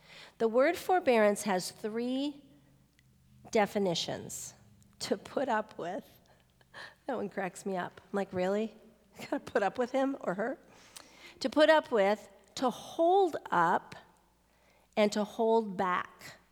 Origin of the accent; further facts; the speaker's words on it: United States; but none of us are very patient, particularly as American women. We just aren't.